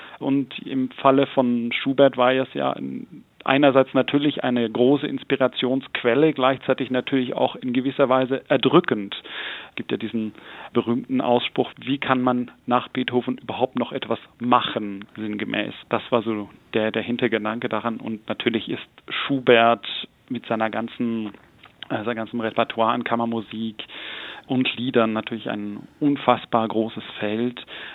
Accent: Jungingen, Baden-Württemberg, Germany; Ja, also ich komme ursprünglich aus Jungingen bei Hechingen

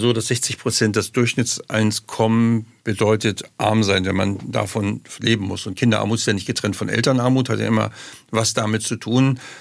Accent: St. Pauli, Hamburg, Germany; ich bin mit 15 Jahren zur Halsarmee gekommen aus St. Pauli, wo ich aufgewachsen bin

